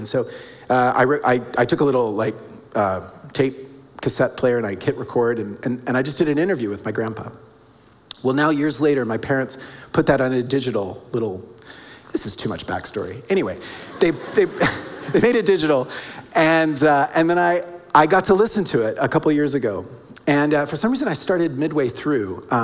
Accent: United States; I grew up in the United States, obviously, and have four grandparents that were all from Oklahoma, and one was from Tennessee.

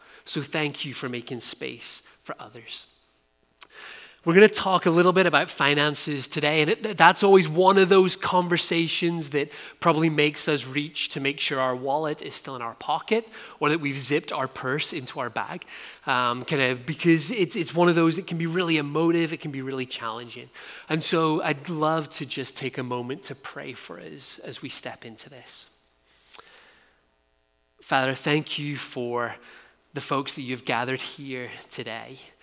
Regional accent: Ulster, Ireland; accent: Irish; now in Canada; my accent is not from Ontario. I grew up on the north coast of Ireland, so there's also a bit of a Scottish lilt

